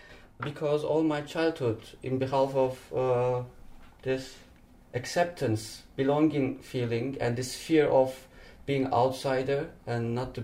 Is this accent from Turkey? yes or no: yes; Turkey; German is a second language; now in Berlin, Germany; Ich komme aus der Türkei. Das ist okay, das reicht. Now I'm in Germany, I'm in Berlin.